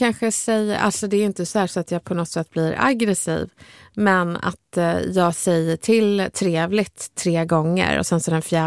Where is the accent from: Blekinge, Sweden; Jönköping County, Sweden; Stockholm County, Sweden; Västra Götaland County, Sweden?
Stockholm County, Sweden; accent: Stockholm Swedish; Och sen så brukar jag också lida av att jag pratar stockholmska. Det är ju Sveriges minst uppskattade dialekt.